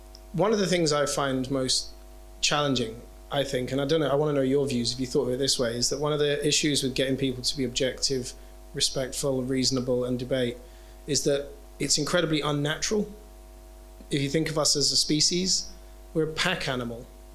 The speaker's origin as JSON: {"language": "English", "region": "London", "country": "United Kingdom", "said": "Someone would say, where are you from? You're from London. I was like, South London. I'd never say London. I was always South London."}